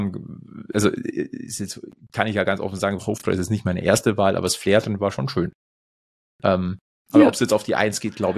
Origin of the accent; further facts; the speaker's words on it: Munich, Bavaria, Germany; das ist halt der Tourismus-Hotspot Münchens, und da gehe ich doch jetzt als Münchner rein.